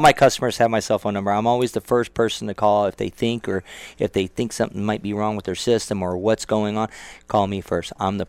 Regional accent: Lake Havasu City, Arizona, United States; being born and raised here and all about being, you know, where I grew up was in Havasu, is buy local, shop local.

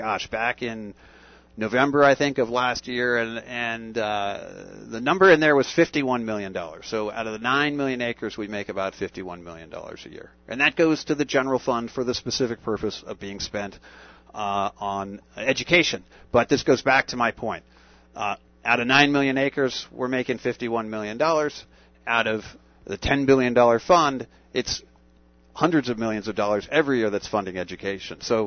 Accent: Tucson, Arizona, United States; now in Phoenix, United States; I grew up in Tucson. I live in Phoenix now.

